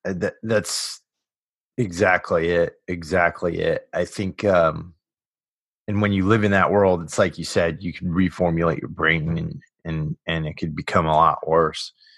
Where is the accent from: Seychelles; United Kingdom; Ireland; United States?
United States; New York; I remember when I was getting out, all my friends, cause I came from the New York City area.